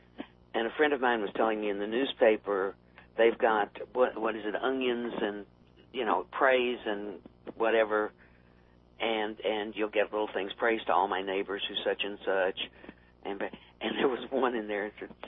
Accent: Texas, United States; now in Tucson, United States; I live in Tucson, which is the liberal. I'm from Texas, and I always say I sort of live in the Austin of Arizona.

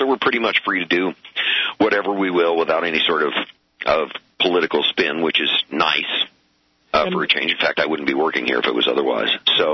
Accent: Missouri, United States; Well, I'm in my home state. Yeah, I'm in St. Louis now at KTVI

